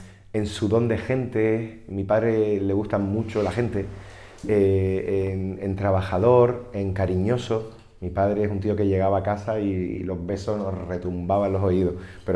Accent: Las Palmas, Canary Islands, Spain; Una es el piso del barrio de Arenales, un piso de 4 habitaciones en el centro de la ciudad de Las Palmas, y la otra era la casa de la playa, que es la casa del barrio marinero de San Cristóbal

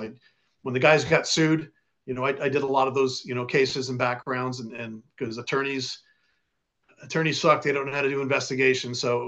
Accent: New York, United States; I was born and raised in New York, married. I've got two kids, you know, a dog, and I'm living the good life.

